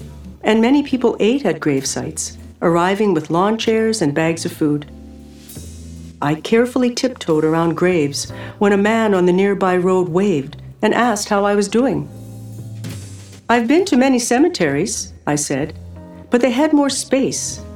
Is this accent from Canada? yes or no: yes; Canada; When I said I came from Canada